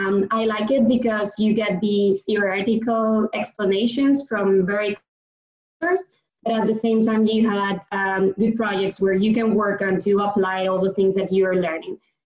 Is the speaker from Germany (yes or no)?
no; Spain; English is a second language; moved away as an adult; also born or lived in London; now in United States; I am from Spain. I studied there my undergrad. I studied business, then did an exchange program in London and worked there for a while in investment banking. After that, I moved back to Spain and work in a private equity in Madrid.